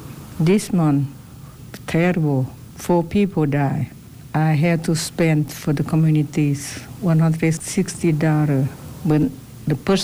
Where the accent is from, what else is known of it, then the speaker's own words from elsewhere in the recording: Laos; English is a second language; now in United States; I am refugee from Laos. In the Laos community, we have so many ethnic group, about 5,000 in here. We are here because our country fall to the communist regime.